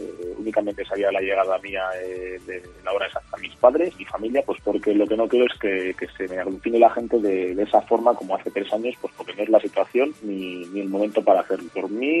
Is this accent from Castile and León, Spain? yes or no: yes; Astudillo, Castile and León, Spain; hemos podido focalizar ese moto que tengo de Astudillo y que ese pequeño municipio de Palencia pues salga en el mapa.